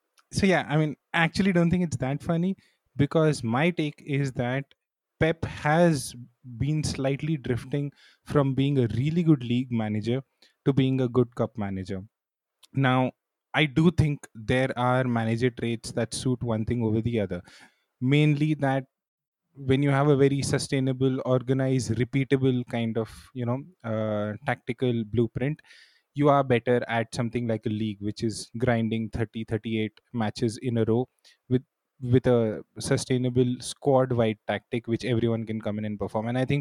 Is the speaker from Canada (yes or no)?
no; India; Yes, I mean, as an Indian, staying up till 4 a.m. to watch what we witnessed.